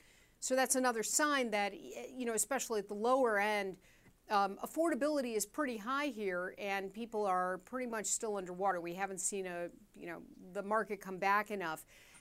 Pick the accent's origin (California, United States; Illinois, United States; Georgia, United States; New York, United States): Illinois, United States; Chicago; the challenges facing home buyers here in Chicago, my hometown